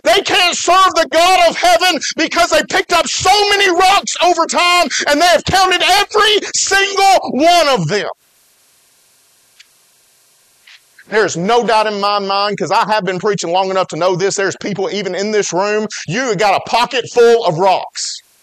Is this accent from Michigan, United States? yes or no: no; Alabama, United States; Now, this is going to be deep because I'm from West Alabama.